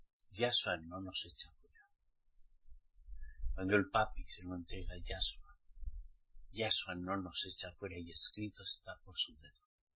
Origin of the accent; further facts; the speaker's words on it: Spain; Conozco muy bien mi tierra.